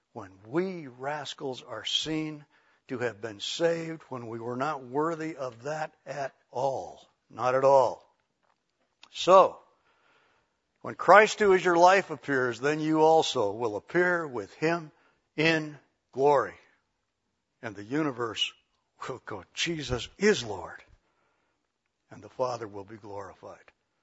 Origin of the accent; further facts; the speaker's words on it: California, United States; Judy and I grew up in Southern California.